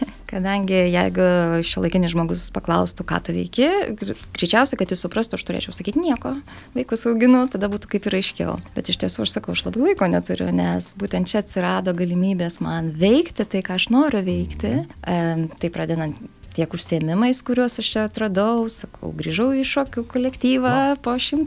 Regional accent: Alytus, Alytus County, Lithuania; mes su sese, kaip augom Alytuje

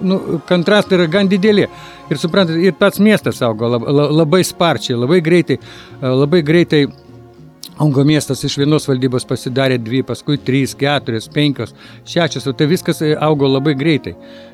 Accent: Vilnius, Vilnius County, Lithuania; born there; Ne, aš gimiau Vilniuje, o mano tėvai būdu atkeliavo į čia iš Baltarusijos. Jau po karo.

